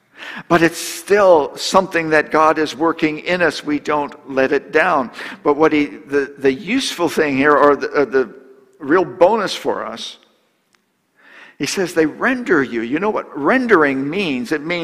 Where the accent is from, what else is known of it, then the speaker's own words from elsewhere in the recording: Florida, United States; You know, I grew up in Florida for part of my childhood.